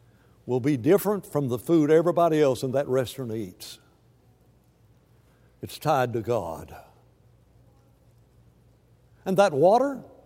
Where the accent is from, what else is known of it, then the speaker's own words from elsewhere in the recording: Alabama, United States; I grew up in Alabama and we talked about a lot about whatchamacallits.